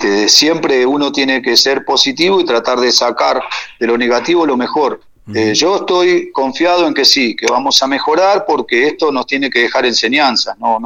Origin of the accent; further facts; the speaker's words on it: Argentina; Me encanta, soy argentino y lo siento así